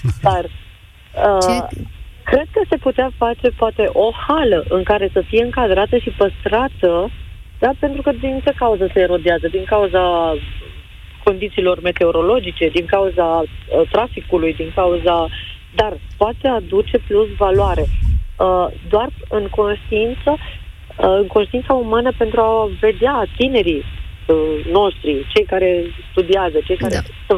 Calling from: Timișoara, Timiș County, Romania; din Timișoara

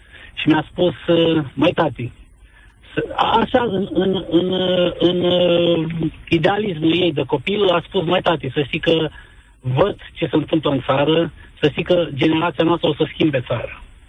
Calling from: Norway; Să știi că nu te sunt din România, te sunt din Norvegia.

